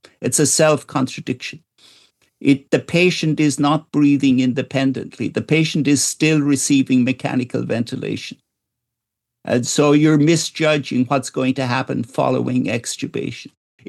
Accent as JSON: {"language": "English", "country": "Ireland", "said": "I'm an Irishman, so I might say that we will decommission the ventilator"}